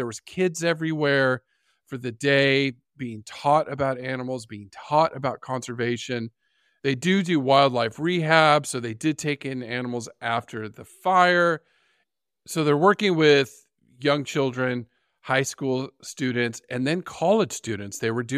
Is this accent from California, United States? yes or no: yes; San Diego, California, United States; I go to San Diego Zoo. That's my hometown zoo, world famous.